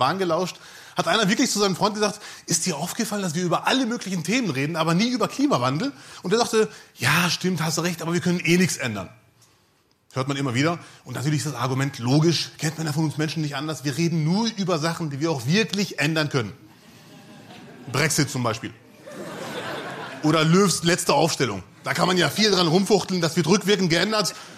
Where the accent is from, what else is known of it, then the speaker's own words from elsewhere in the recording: Bielefeld, North Rhine-Westphalia, Germany; ich komme aus Bielefeld.